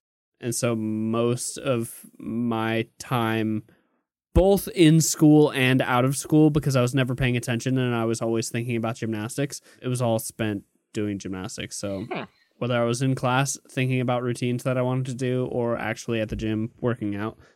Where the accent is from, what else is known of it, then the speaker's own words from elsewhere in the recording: Portland, Maine, United States; born there; I was born in Portland, Maine.